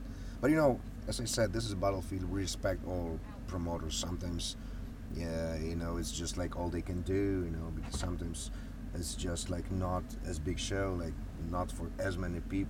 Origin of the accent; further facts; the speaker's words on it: Poland; English is a second language; We're from Poland, so we like to eat good